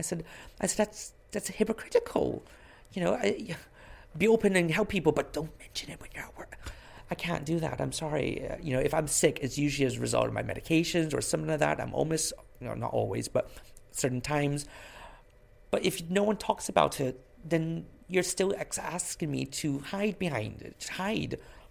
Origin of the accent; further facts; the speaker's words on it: Barbados; I grew up in Barbados.